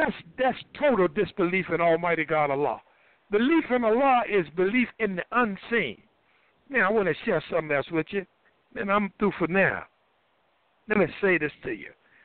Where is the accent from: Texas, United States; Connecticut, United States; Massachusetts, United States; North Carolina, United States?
North Carolina, United States; Durham; In my hometown, Durham, North Carolina, in the 50s, before they integrated